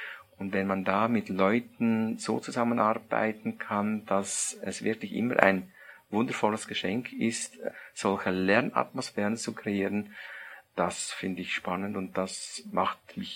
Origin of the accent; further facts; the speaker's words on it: Switzerland; ist bei uns in der Schweiz heißt die Matura, nachgeholt.